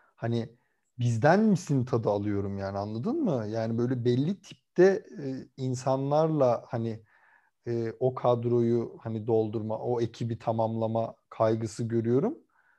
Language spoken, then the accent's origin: Turkish; Kırıkkale, Turkey; Ya aslen Kırıkkaleliyim. Hani orada zaten hani hep var.